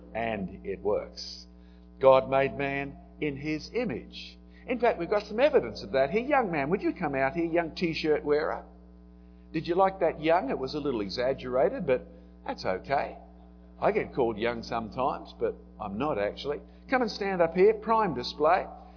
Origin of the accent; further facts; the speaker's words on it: Australia; moved away; I couldn't do much about my accent, but I could sort of drop out very Australian phrases and very Australian words